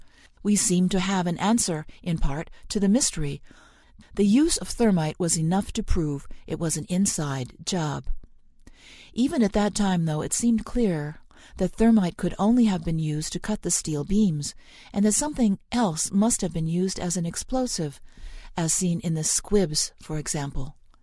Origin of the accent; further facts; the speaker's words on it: Skipton, Yorkshire and the Humber, United Kingdom; born there; I am now 42, and I was born in Skipton, North Yorkshire, UK. In, essentially, a working-class family, and I am the youngest of 9 children.